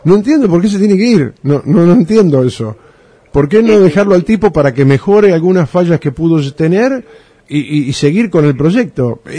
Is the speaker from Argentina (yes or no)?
yes; Argentina; Somos así los argentinos, ¿no?